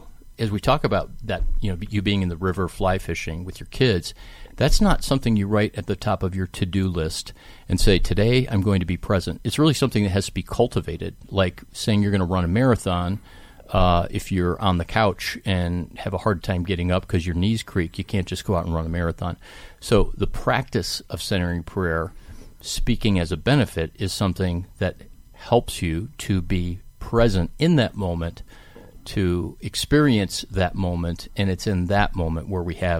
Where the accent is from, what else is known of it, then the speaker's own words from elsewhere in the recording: Cleveland, Ohio, United States; I grew up in Cleveland.